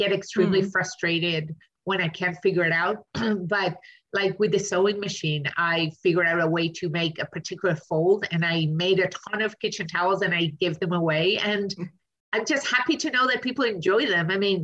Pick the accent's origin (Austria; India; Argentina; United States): Argentina; English is a second language; Fortunately, in Argentina, I am from Argentina. I went to college there.